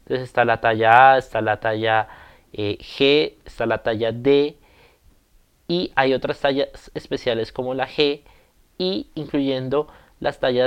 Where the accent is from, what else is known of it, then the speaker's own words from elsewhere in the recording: Colombia; para los centros de entrenamiento en mi país, Colombia.